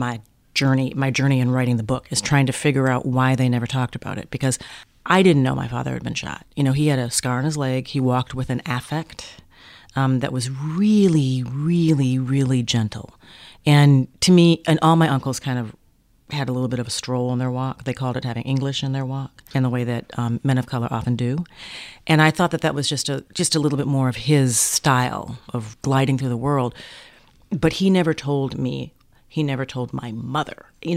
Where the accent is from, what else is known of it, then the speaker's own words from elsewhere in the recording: Minneapolis, Minnesota, United States; And I was raised in Minneapolis. But I would come to Chicago all the time because I had four uncles that still lived here.